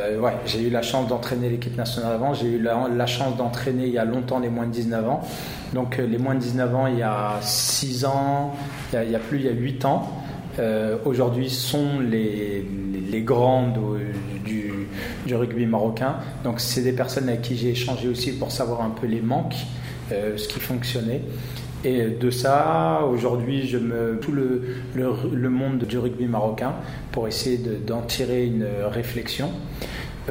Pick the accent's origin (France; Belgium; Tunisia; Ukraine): France; Mantes-la-Jolie, Île-de-France; Moi j'ai grandi à Mantes-la-Jolie dans une cité